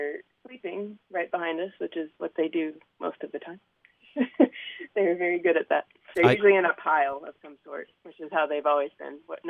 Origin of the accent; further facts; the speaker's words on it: the South, United States; Oh, I don't. I should, probably. I grew up in the South.